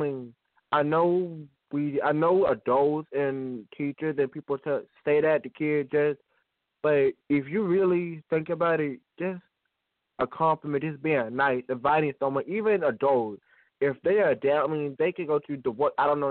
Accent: Jefferson, Georgia, United States; also born or lived in Athens; And I was born in Athens, but I'm raised in Jefferson.

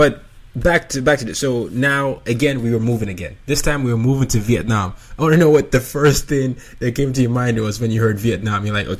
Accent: Nigeria; And the three main tribes are Yoruba, Hausa, and Igbo. We are from the Yoruba tribe, so one of the languages we were allowed to take in class was Yoruba.

